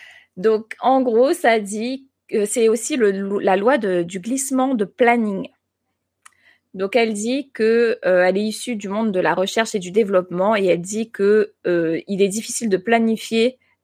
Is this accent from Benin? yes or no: no; France; accent: French; Je le dis avec mon gros accent de français.